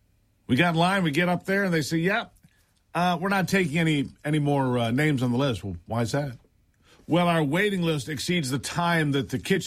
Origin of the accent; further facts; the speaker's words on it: Michigan, United States; Every day I read about businesses that have closed permanently in my home state of Michigan.